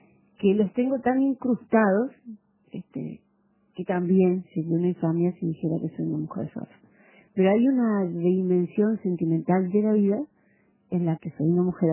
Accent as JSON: {"language": "Spanish", "region": "Montevideo", "country": "Uruguay", "tie": "born there", "lives_now": "Las Piedras, Uruguay", "said": "Mira, yo vivo en las piedras hace 40 años. Yo nací en Montevideo y soy montevideana. Pero vivo en las piedras y soy pedrense."}